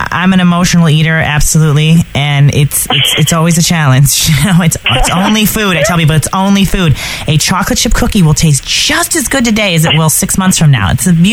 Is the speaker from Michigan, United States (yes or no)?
yes; Royal Oak, Michigan, United States; I'm from Royal Oak, too, so I was like, that's 20 minutes outside of the city.